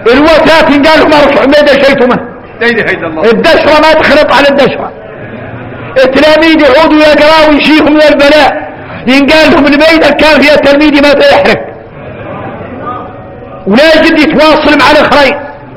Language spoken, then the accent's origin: Arabic; Mauritania; انا هون نتكلم معاكم من قلبي ومن دمي ومن عصبي الموريتاني